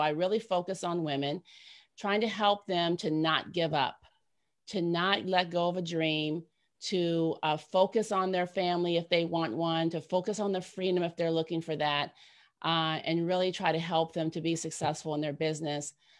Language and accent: English; Ohio, United States; And we're from Ohio. So you just imagine two Black in the middle of the United States, people, no degrees.